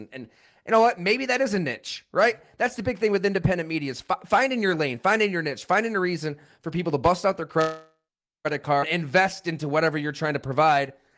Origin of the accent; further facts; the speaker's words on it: New York, United States; I guess since I was a kid growing up in the Southern Tier, Western New York, about an hour south of Buffalo, New York.